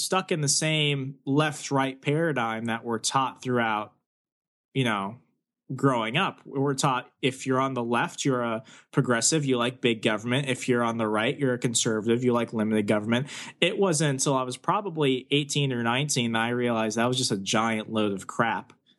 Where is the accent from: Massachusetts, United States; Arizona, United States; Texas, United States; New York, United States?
Arizona, United States; I was born and raised in Arizona for the first formative years of my life.